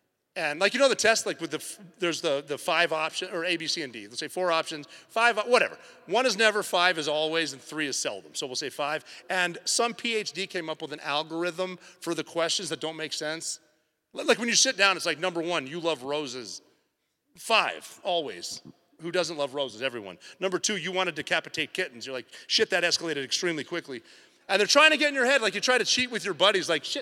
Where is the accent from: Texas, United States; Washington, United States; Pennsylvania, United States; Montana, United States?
Montana, United States; I'm from Montana. We don't have a lot of ocean, actually none, and we don't get outside a lot.